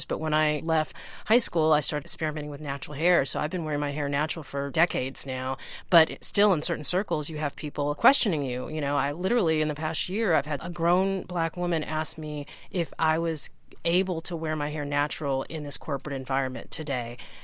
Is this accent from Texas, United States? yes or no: yes; Texas, United States; I grew up in Texas. I went to a private school. I was like the only Black kid in my school, my class, for many, many years.